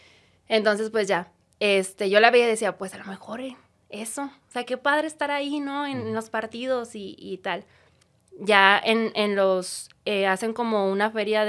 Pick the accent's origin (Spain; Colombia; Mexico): Mexico; Monterrey, Nuevo León; los que somos de aquí de Monterrey sabemos la época tan difícil que se vivió en el 2009, 2010